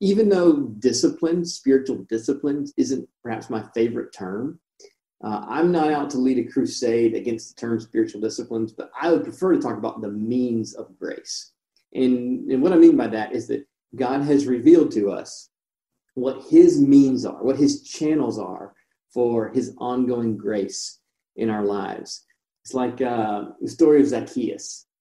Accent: South Carolina, United States; now in Minneapolis, United States; And even though, so I grew up in South Carolina, you might hear it in my voice. I have been Southern Baptist since 9 months before I was born.

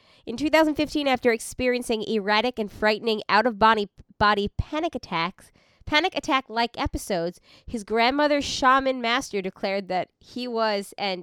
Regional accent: New York, United States; Bayville is not anywhere close to where I grew up on Long Island.

